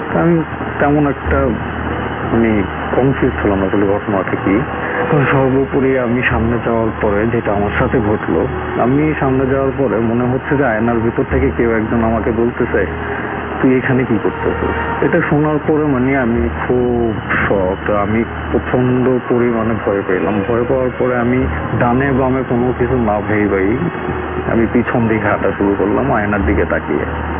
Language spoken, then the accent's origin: Bangla; Bangladesh; এখানে মই বলা হয় আমাদের বাংলাদেশে আঞ্চলিক ভাষায়